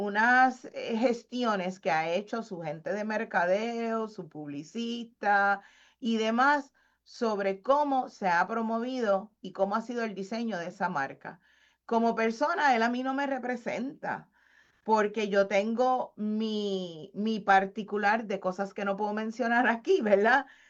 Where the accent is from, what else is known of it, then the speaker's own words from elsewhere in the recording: Puerto Rico; Porque somos latinos, pero vivimos en un lugar, ¿verdad? Somos americanos por el Commonwealth